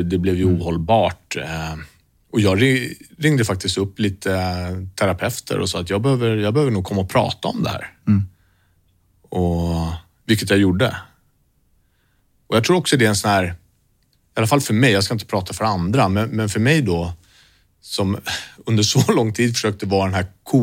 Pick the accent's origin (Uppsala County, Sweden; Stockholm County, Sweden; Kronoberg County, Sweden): Stockholm County, Sweden; Stockholm; jag är ute från Västerort. Längs gröna linjen